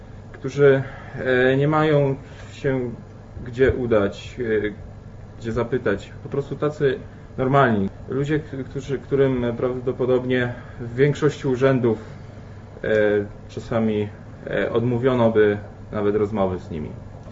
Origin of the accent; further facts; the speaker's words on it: Łękawka, Lesser Poland, Poland; mieszkam obecnie od urodzenia w Łękawce, pięknej, małej, malowniczej miejscowości w gminie Tarnów.